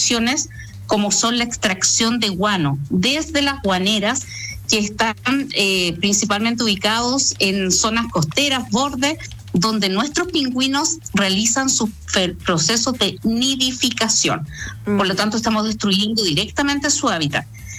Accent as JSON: {"language": "Spanish", "country": "Chile", "said": "para todos nosotros como chilenos"}